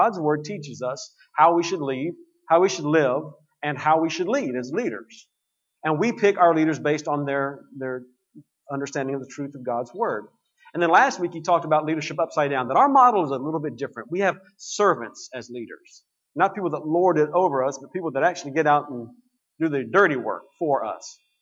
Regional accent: California, United States; I am recently from California. That's where we call home, or we did for a long time.

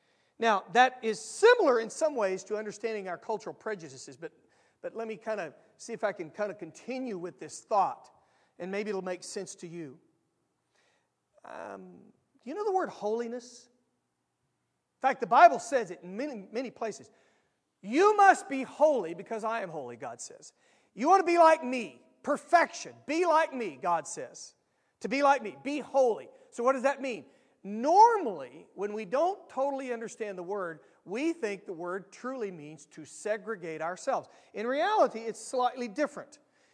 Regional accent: the South, United States; I get it. I grew up in the South. I get it.

